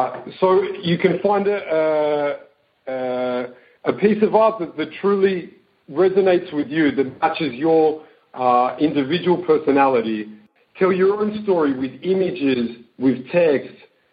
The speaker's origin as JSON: {"language": "English", "country": "Australia", "said": "You know, I'm from Australia originally. I'm talking with you today from Tel Aviv."}